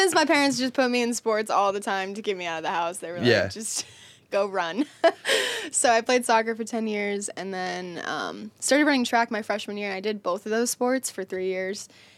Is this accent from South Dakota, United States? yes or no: no; Utah, United States; also born or lived in Las Vegas; I grew up in Vegas and Utah, yes.